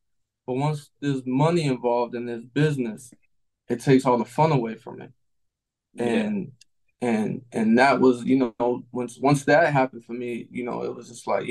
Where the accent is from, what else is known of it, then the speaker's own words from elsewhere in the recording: New England, United States; I'm from New England. I'm a ticket seller.